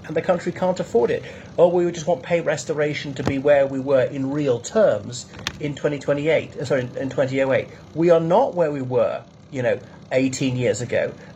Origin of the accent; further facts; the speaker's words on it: Ireland; from Ireland, but I'm talking about doctor strikes, not in Ireland, but in England.